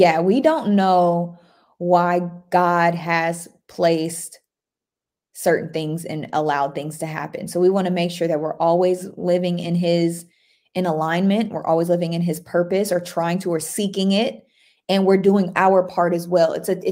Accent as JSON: {"language": "English", "region": "Texas", "country": "United States", "accent": "Texas", "said": "Y'all, I'm deep in Texas. My Texas accent. I love it."}